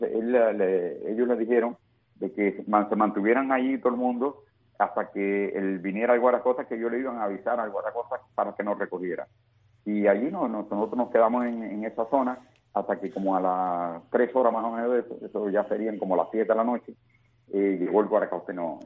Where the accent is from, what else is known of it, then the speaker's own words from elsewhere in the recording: Cuba; moved away; así nos fuimos de Cuba